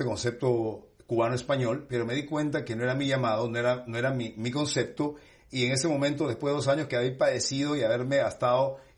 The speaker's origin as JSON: {"language": "Spanish", "country": "Peru", "said": "si yo soy peruano, comencé a hacer mis platos peruanos"}